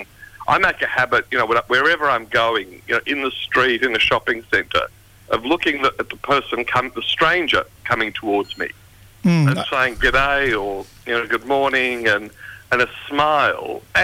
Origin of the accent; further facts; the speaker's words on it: Australia; everywhere I went, people heard my accent, and there was immediately this friendliness towards Australians